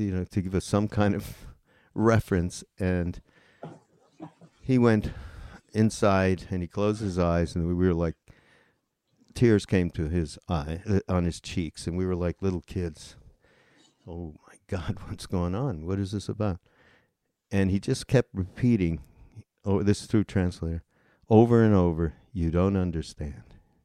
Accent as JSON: {"language": "English", "town": "Montreal", "region": "Quebec", "country": "Canada", "tie": "born or raised there", "said": "so I'm Jewish. I grew up in Montreal"}